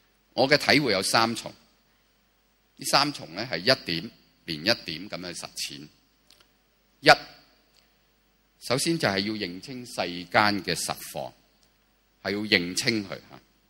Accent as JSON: {"language": "Chinese", "country": "Hong Kong", "said": "让中环这个价值不再占领我们香港人的核心价值"}